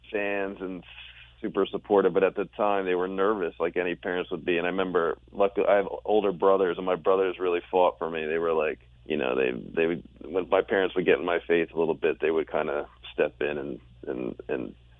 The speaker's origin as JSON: {"language": "English", "region": "New Jersey", "country": "United States", "tie": "born or raised there", "said": "You know, we grew up in Jersey"}